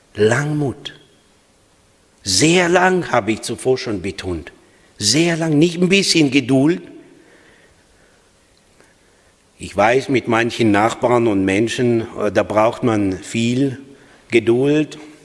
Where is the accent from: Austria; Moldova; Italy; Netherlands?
Moldova; German is a second language; now in Germany; kein gebürtiger Schwabe. Das ist meine Frau. Ich komme aus Moldawien und deswegen bin ein bisschen emotionaler.